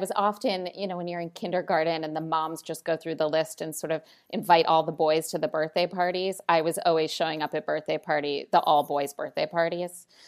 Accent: Italy; I grew up in Italy and … is sort of the last Italian name that I still carry.

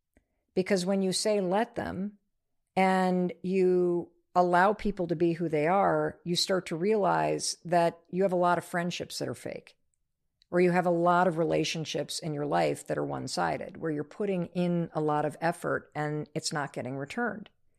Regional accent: North Muskegon, Michigan, United States; When I grew up in North Muskegon, Michigan

